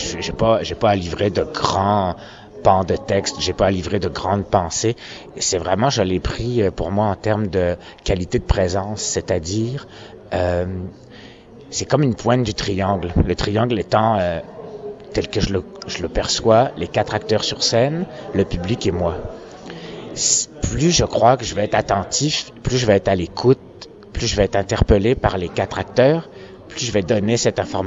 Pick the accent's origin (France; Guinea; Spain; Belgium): France; moved away as an adult; now in Montreal, Canada; Je suis comédien immigré à Montréal. Je vis à Montréal depuis 23 ans. Je suis français d'origine.